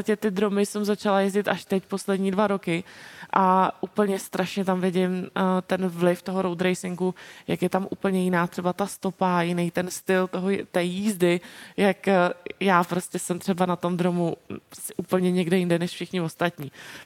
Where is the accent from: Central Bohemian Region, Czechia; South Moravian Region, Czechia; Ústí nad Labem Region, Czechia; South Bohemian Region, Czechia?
South Moravian Region, Czechia; Brno; já jsem původem z Brna, tak takže jsem měla celkem blízko na brněnský okruh